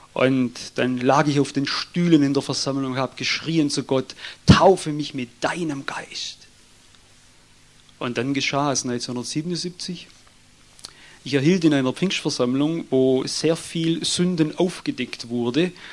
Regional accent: Tailfingen, Baden-Württemberg, Germany; ich komme aus Tailfingen, aus Albstadt.

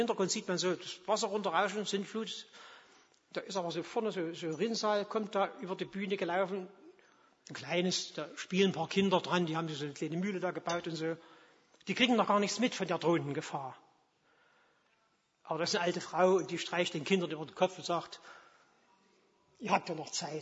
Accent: eastern Germany, Germany; Wie gesagt, ich komme aus dem Osten. Bei uns war das so.

